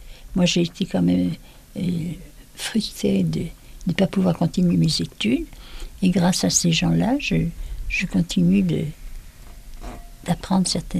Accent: Constantine, Constantine Province, Algeria; born there; née le 29 janvier 1935, j'ai 83 ans, et je suis née à Constantine.

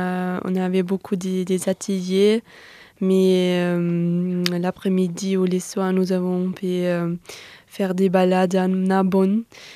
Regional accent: Germany; je viens d'Allemagne et fais un volontariat européen à la Maison de l'Europe.

